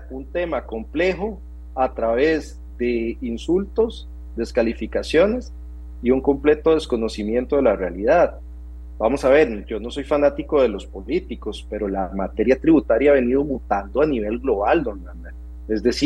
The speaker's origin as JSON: {"language": "Spanish", "country": "Costa Rica", "said": "lo peor que podemos hacer nosotros como costarricenses es opinar de temas que no sabemos"}